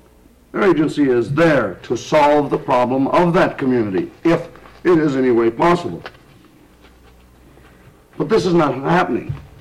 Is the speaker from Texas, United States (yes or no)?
no; Kenai, Alaska, United States; from Kenai.